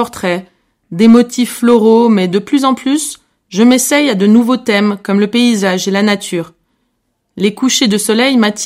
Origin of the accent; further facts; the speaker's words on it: Montpellier, Occitanie, France; moved away as an adult; now in London, United Kingdom; Je suis artiste peintre professionnel. Actuellement, je réside à Londres, mais j'ai longtemps vécu dans le sud de la France. Je suis originaire de Montpellier.